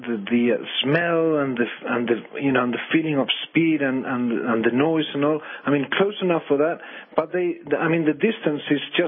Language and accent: English; Spain; English is a second language; I'm from Europe, from Spain, and I was, you know, for many, many years, I was doing air shows and aerobatic flying